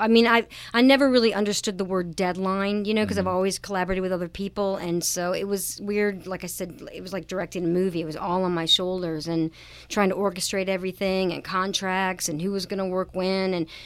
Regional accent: North Carolina, United States; And then that curtain is from my growing up in North Carolina. We grew up with those curtains downstairs in my dad's office.

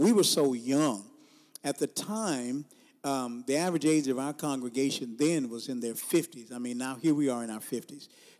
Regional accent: Houston, Texas, United States; now in Mansfield, United States; My wife and I, we are originally from Houston, Texas. Mansfield is a rural area in the Dallas-Fort Worth area.

